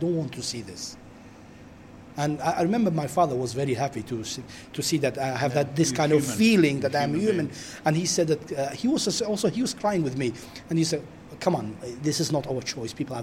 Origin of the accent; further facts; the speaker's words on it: Erbil, Kurdistan Region, Iraq; I'm from Erbil, 35, actually 36.